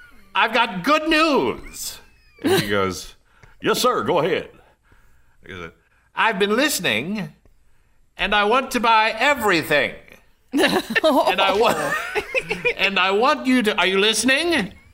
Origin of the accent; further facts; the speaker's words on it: Onancock, Virginia, United States; when I was over on the Eastern Shore the other day, I was listening to WESR, which I grew up on.